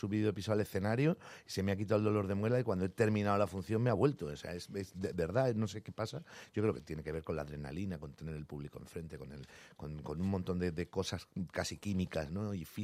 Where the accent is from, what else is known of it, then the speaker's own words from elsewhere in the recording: Andalusia, Spain; Somos cuatro de la compañía, somos seis actores, cuatro somos andaluces.